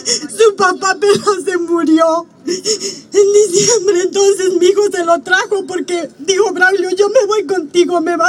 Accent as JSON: {"language": "Spanish", "region": "Puebla", "country": "Mexico", "said": "yo no soy de acá, soy de la de Puebla."}